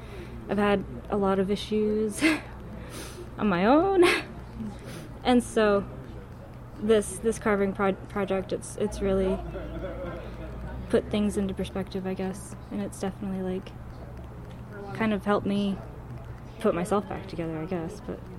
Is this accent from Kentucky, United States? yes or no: no; Yakutat, Alaska, United States; But I'm from Yakutat. My family is from Yakutat. They have cultural things here and there. They're in a celebration. They have the Tlingit language in the schools.